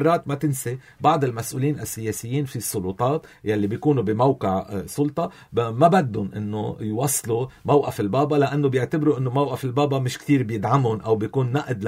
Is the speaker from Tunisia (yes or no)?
no; Lebanon; نحن عندنا بلبنان